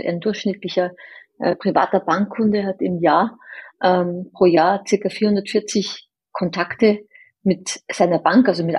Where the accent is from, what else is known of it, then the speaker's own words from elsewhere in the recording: Austria; born there; dass ich gebürtige Österreicherin bin.